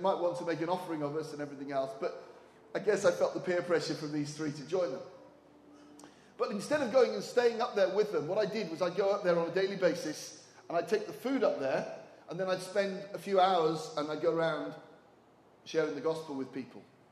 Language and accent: English; Wales, United Kingdom; And I'm an Englishman, or Welshman actually, and he's Australian.